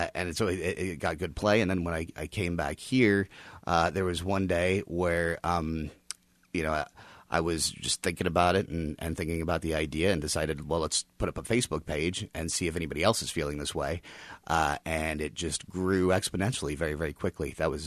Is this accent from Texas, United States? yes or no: no; Lawrence, Kansas, United States; moved away as an adult; also born or lived in Norwich, England; Well, I'm born and raised in Lawrence, Kansas, and then when I turned 28, I moved to Norwich, England for about 8 years.